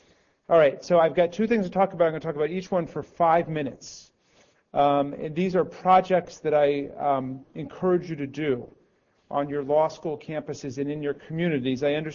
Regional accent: Takoma Park, Maryland, United States; my hometown of Tacoma Park, Maryland, which is right outside of D.C. in Montgomery County.

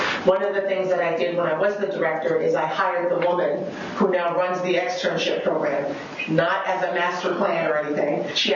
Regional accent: Delaware, United States; even though I was from Delaware, where everything, as you now know, is incorporated.

